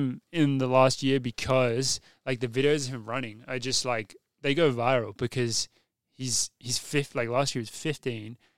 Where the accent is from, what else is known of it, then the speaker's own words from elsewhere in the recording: Australia; As an Aussie athlete